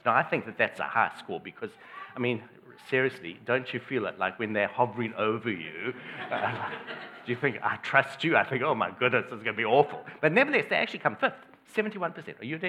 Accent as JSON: {"language": "English", "country": "South Africa", "said": "You might pick up from my accent that I originally come from South Africa."}